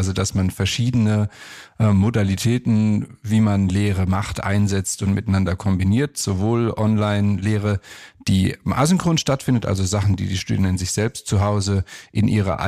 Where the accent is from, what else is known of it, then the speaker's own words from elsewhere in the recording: Augsburg, Bavaria, Germany; Ich bin aus Augsburg